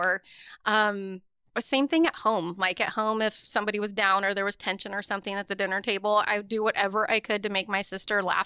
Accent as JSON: {"language": "English", "town": "Astoria", "region": "Oregon", "country": "United States", "said": "I am from Astoria, Oregon."}